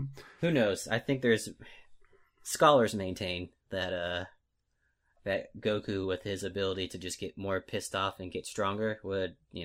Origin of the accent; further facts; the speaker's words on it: United States; By being an American.